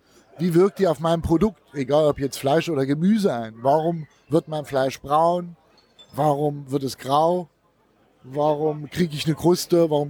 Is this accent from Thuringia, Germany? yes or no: yes; Thuringia, Germany; Ich habe angefangen 2003 als Thüringer, habe ich immer gedacht, ich kann grillen.